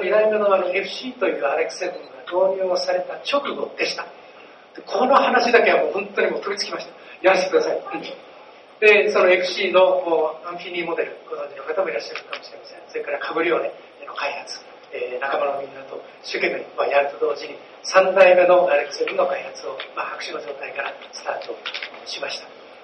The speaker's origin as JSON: {"language": "Japanese", "region": "Tokyo", "country": "Japan", "tie": "born or raised there", "lives_now": "Hiroshima, Japan", "said": "私は広島生まれ、広島育ちじゃなくて、生まれは東京で、ずっと育ちの東京なんですけど"}